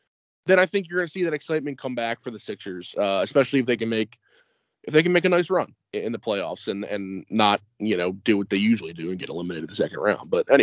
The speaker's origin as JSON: {"language": "English", "country": "United States", "said": "You know, obviously, I'm an American, and I would love to see them win"}